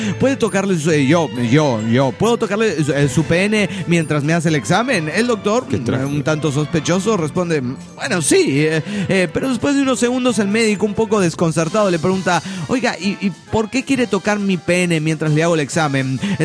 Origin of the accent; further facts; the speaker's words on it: Guadalajara, Jalisco, Mexico; now in Brazil; yo soy de Guadalajara, estoy en Brasil